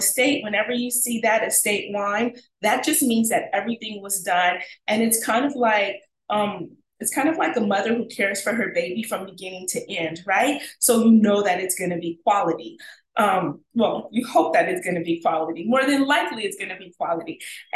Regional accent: California, United States; I love California. Can you guys tell? Yeah, that's my hometown.

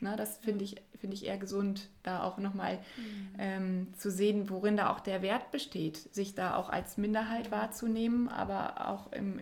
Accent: North Rhine-Westphalia, Germany; also born or lived in Cologne; Ich komme gebürtig aus dem Bistum Münster, aus dem Münsterland, bin da in einem Dorf groß geworden, sehr typisch, ja, im Grunde auch sehr, sehr katholisch geprägt.

